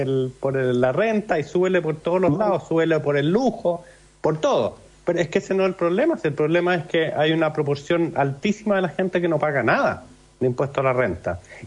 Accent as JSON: {"language": "Spanish", "country": "Chile", "said": "Somos extremadamente pocos chilenos los que pagamos impuestos."}